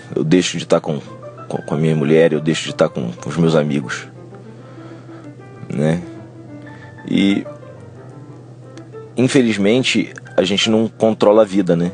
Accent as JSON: {"language": "Portuguese", "town": "Teresópolis", "region": "Rio de Janeiro", "country": "Brazil", "said": "Eu sou de Teresópolis, Rio de Janeiro."}